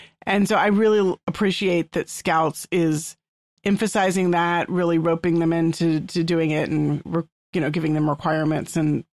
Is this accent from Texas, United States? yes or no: yes; Texas, United States; It's the kind of cornbread I had growing up in Texas.